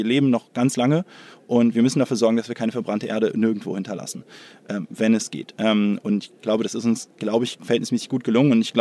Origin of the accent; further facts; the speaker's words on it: Hamburg, Germany; Ich bin in Hamburg geboren, bin eigentlich Hamburger